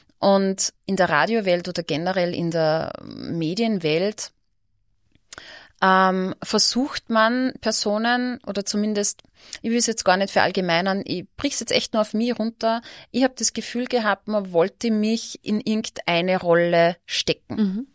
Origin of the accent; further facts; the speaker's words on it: Linz, Upper Austria, Austria; born there; ich bin eine gebürtige Linzerin, aber damals habe ich halt in St. Valentin gewohnt bei meinem Freund.